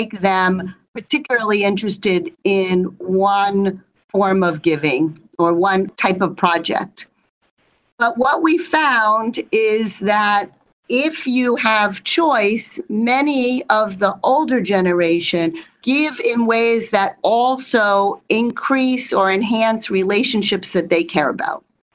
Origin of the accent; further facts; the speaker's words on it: United States; I've spent my whole career in Asia, but I'm an American.